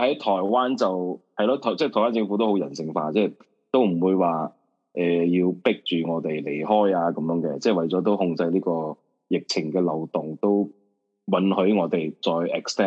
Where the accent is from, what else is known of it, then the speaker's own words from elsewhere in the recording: Malaysia; now in China; 本身我是马来西亚人，但我住在大陆。